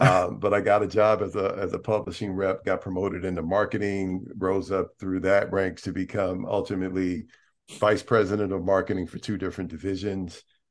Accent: Atlanta, Georgia, United States; because I'm from Atlanta originally also.

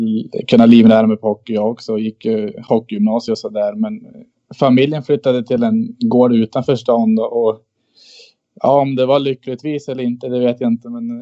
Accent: Östersund, Jämtland County, Sweden; Ja, nej, jag är 28 år, född och uppvuxen här i Östersund.

